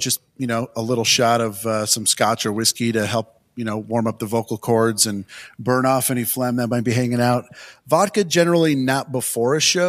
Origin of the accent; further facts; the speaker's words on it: Detroit, Michigan, United States; But I'm from Detroit, so my influences were always, you know, more Motown.